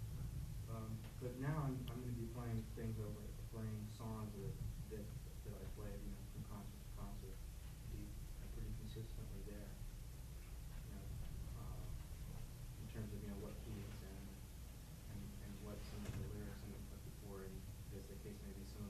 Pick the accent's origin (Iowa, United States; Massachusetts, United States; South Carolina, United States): Iowa, United States; Oskaloosa; now in California, United States; I'm from Oskaloosa, Iowa. That's 60 miles south east of Des Moines, which is the biggest town in Iowa, near Iowa City, which is the University of Iowa.